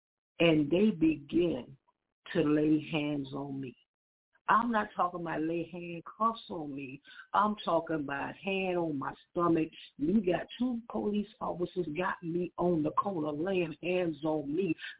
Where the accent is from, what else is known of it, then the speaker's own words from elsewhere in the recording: Florida, United States; she really didn't know that I was from Broward and I was out here hiding out like Jonah